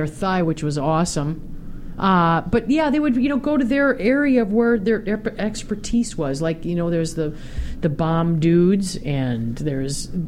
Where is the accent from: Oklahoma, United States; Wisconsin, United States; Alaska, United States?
Wisconsin, United States; some my hometown, Wisconsin, so if I see a fellow cheesehead.